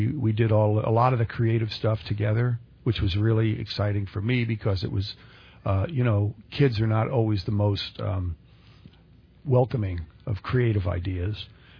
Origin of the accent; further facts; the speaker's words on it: Belmont, California, United States; No, in Belmont.